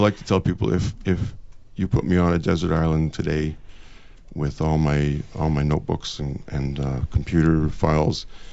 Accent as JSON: {"language": "English", "town": "Montreal", "region": "Quebec", "country": "Canada", "lives_now": "Toronto, Canada", "said": "because I'm from Montreal to sometimes appear to have an attitude towards Toronto"}